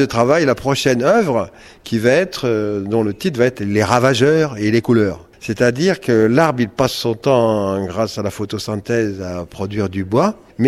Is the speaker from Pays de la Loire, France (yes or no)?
yes; Nantes, Pays de la Loire, France; je suis de Nantes.